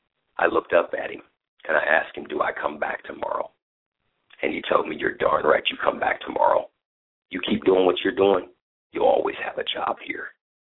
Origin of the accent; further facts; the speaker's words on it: Midwest, United States; moved away as an adult; now in Southern California, United States; I moved to Southern California from the Midwest, and I began to work a job.